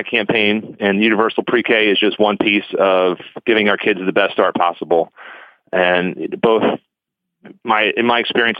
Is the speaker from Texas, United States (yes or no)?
no; Maryland, United States; Growing up in Baltimore County, I was the product of the county school system. I remember hearing the blast furnace growing up.